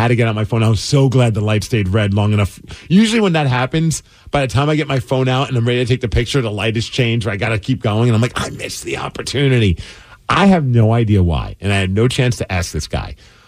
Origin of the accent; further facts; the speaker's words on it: Brooklyn, New York, United States; I grew up in Brooklyn.